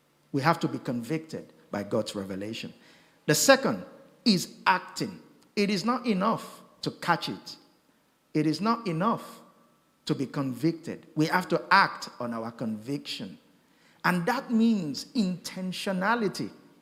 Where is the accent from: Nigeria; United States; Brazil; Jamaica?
Nigeria; moved away as an adult; now in United Kingdom; I was sent by my Pentecostal church from Nigeria in 2004 to come and plant a church in the UK.